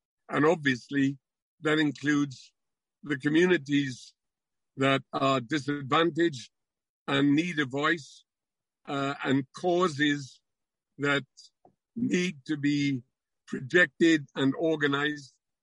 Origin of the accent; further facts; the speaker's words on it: Wales, United Kingdom; Plainly, we were proud in cultural terms, in sporting terms, in terms even of humour, of being distinctively Welsh.